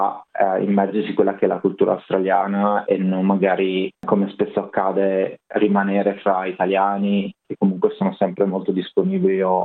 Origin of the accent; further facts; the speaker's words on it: Friuli-Venezia Giulia, Italy; dicono sempre che sono austriaco, dato che sono friulano.